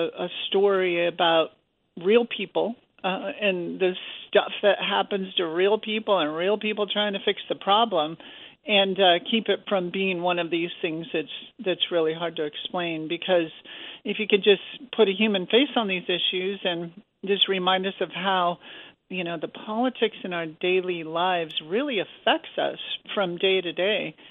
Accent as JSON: {"language": "English", "region": "Montana", "country": "United States", "tie": "born or raised there", "said": "in 2012, Montana, my home state, had a case that was going to the United States Supreme Court"}